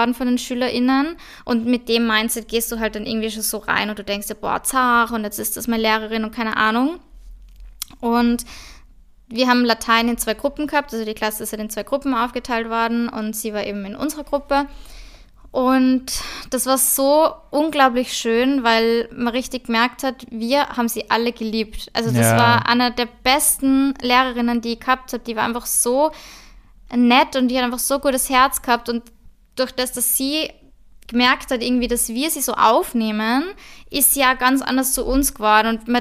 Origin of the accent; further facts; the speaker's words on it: Austria; Also wir sind halt einfach in Österreich geboren, uns geht's gut, wir sind in gut situierten Familien aufgewachsen